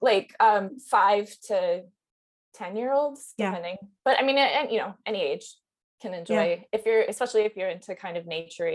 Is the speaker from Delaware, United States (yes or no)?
no; Michigan, United States; So I ended up going to art school after high school. I'm from Michigan.